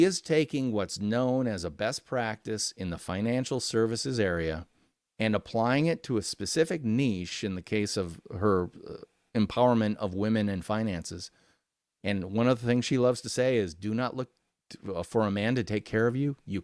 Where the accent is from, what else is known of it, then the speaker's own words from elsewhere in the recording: Midwest, United States; okay, I'm from the Midwest, right? We have that kind of, oh, yeah, you're not all that, mister. You're not better than anybody else.